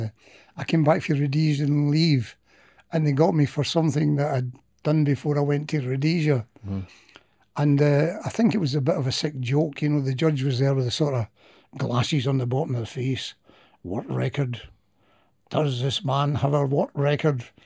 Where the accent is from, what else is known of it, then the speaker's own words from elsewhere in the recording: Glasgow, Scotland, United Kingdom; I was born in Shettleston.